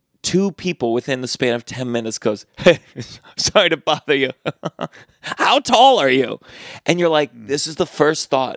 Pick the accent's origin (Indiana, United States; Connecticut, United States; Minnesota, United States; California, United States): Indiana, United States; Indianapolis; born there; I was born in Indianapolis.